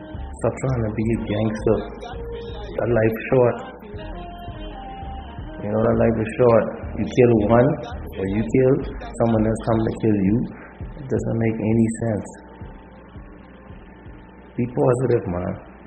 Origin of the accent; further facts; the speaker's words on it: Nassau, New Providence, Bahamas; my hometown in Nassau, Bahamas.